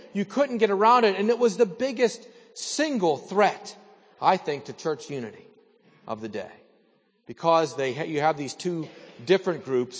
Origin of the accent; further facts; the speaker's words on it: Salzburg, Austria; When I grew up in Salzburg, I lived in town